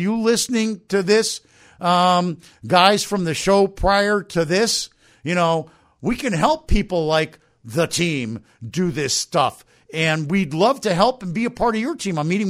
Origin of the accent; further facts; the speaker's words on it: Miami, Florida, United States; I grew up in Miami, and I just proved it.